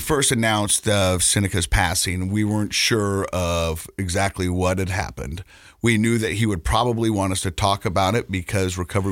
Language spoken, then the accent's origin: English; Ireland; born there; I'm an Irish-born recovering poly addict and a musician who attributes his sobriety to rediscovering his passion for writing music.